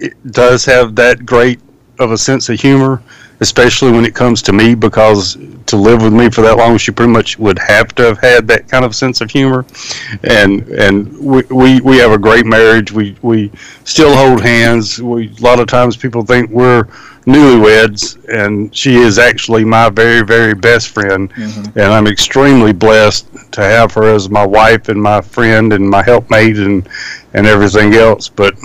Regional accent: the South, United States; growing up in the South and in the woods and umpteen times out hunting and fishing

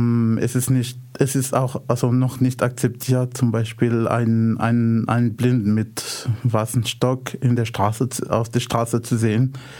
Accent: Casablanca, Casablanca-Settat, Morocco; now in Austria; Ich komme aus Casablanca, Marokko.

